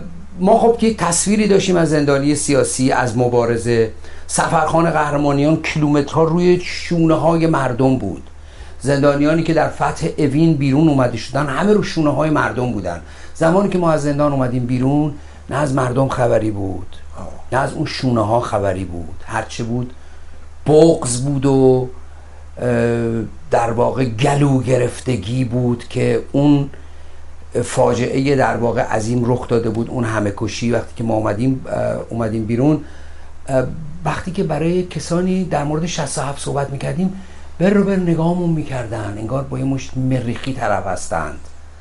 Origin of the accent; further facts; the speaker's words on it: Tehran, Tehran Province, Iran; من بچه تهرانم، بزرگ شده تهرانم، بزرگ شده جنوب شهر تهران هستم.